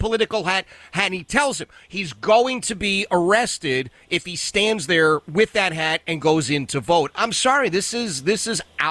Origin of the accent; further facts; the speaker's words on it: Philadelphia, Pennsylvania, United States; Dude, I grew up in Philadelphia.